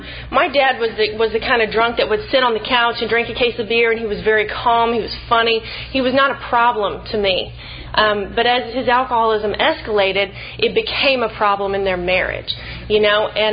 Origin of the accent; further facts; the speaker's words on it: Sulphur Springs, Texas, United States; I'm from East Texas originally. I'm from Sulphur Springs. I don't know if anybody knows where that is, but it's a little podunk town in East Texas, and I love it.